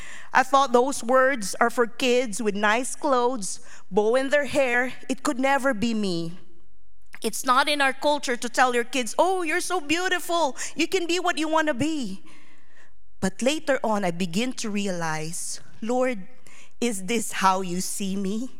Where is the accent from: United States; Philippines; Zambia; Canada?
Philippines; And growing up in the Philippines, I remember it was so difficult